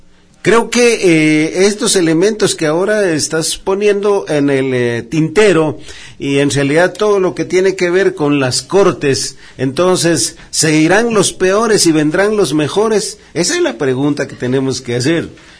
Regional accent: Guatemala; como guatemaltecos y como parte de la Guatemala profunda

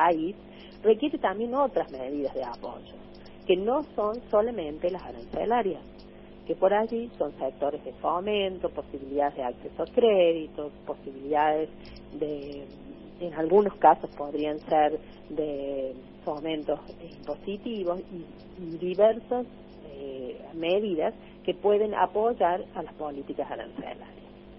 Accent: Argentina; Esa experiencia ya la hemos vivido los argentinos.

